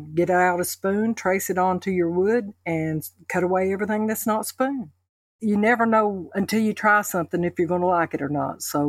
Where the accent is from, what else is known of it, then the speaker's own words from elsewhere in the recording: Sunbright, Tennessee, United States; from Sunbright, Tennessee, and I make wooden spoons.